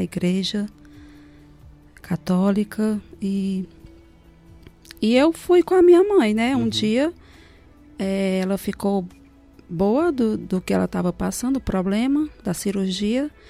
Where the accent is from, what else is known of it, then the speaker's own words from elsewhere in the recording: Lagoa de Santo Antônio, Brazil; eu nasci na Lagoa de Santo Antônio. e desde criança que moro lá até agora, né?